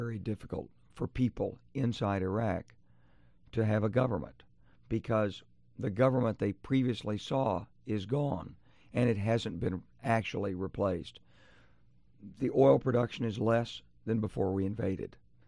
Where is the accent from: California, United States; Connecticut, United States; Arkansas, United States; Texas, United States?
Arkansas, United States; now in Birmingham, United States; I'm in the South here in Birmingham, and I grew up in Arkansas.